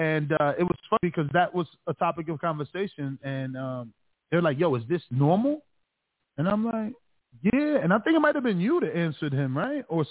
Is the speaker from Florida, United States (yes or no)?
yes; Florida, United States; Like, because, you know, I'm from Florida.